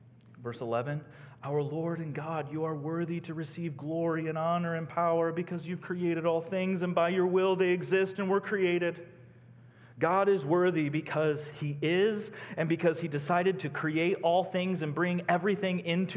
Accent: Cornville, Illinois, United States; now in Holland, United States; We live in Holland, Michigan, people. There is beauty. I grew up in Cornville, Illinois.

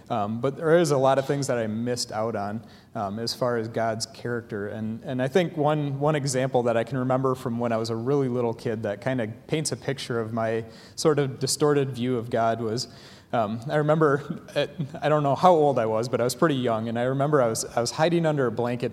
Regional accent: Taos, Michigan, United States; I was born and raised in Taos, Michigan, which is right up over here in the Michigan map.

